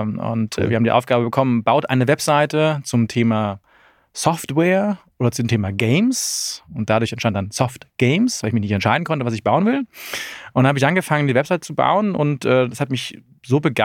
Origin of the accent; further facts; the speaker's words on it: Berlin, Germany; 42 Jahre alt, ursprünglich aus Berlin, aufgewachsen in Mitte, jetzt Pankow.